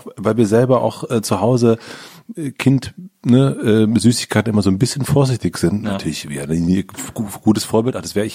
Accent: Gröden, Brandenburg, Germany; Gröden, und das ist in Südbrandenburg.

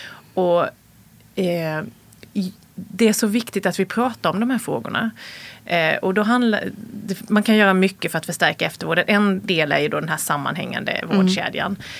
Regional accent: Värnamo, Jönköping County, Sweden; now in Stockholm, Sweden; oavsett om man föder i glesbygden i Norrland eller här i Stockholm eller hemma i Värnamo

